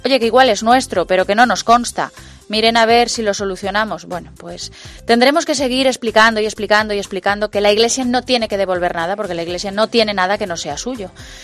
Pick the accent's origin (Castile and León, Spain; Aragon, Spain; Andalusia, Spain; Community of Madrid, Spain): Castile and León, Spain; lo generosos que somos los zamoranos.